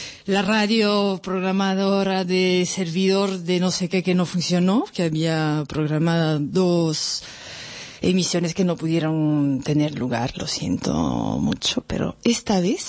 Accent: France; accent: French; Spanish is a second language; O sea que tengo un acento francés, que soy francesa y ya está.

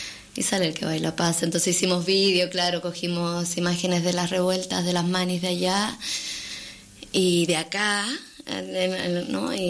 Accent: Valparaíso, Chile; moved away; Yo soy de Valparaíso y estaba completamente destruido, militarizado

